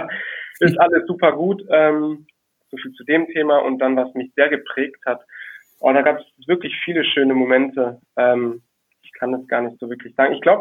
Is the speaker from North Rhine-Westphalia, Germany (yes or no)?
yes; Düsseldorf, North Rhine-Westphalia, Germany; Und ich als Düsseldorfer, der eben auch mit Tradition groß geworden ist